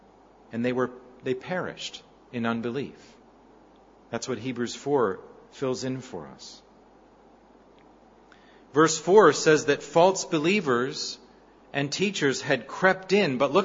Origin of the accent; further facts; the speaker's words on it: Florida, United States; now in Perth, Australia; I grew up in Florida, and I know from living on the coastline, a lot like here in Perth